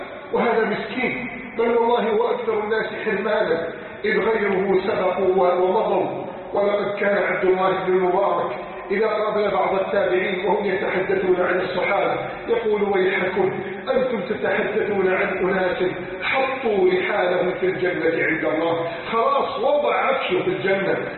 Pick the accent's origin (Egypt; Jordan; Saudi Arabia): Egypt